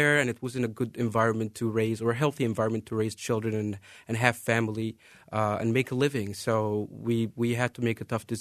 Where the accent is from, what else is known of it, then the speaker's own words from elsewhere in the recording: Cairo, Cairo Governorate, Egypt; moved away as an adult; now in Cedar Rapids, United States; Well, I grew up in Egypt, between Cairo and southern Egypt, and moved here about 4 years ago with my wife